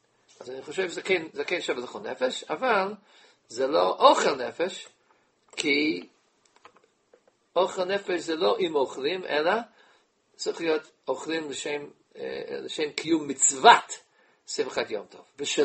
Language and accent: Hebrew; United States; now in Israel; אני גדלתי במקום שלא היה שם עירוב, כמו כל העמים בארצות הברית